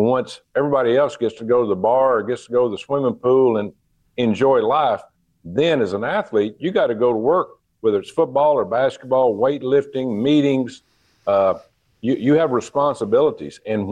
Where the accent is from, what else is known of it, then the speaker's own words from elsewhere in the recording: Arkansas, United States; I'm a kid from Arkansas that not going to have a lot of opportunities.